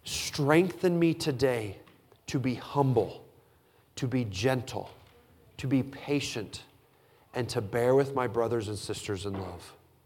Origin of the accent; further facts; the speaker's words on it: Illinois, United States; also born or lived in Wisconsin / Minnesota / Pennsylvania; How have I gone from growing up in Southern Illinois to Bible college in Wisconsin to pastoring in Minnesota and Pennsylvania to here?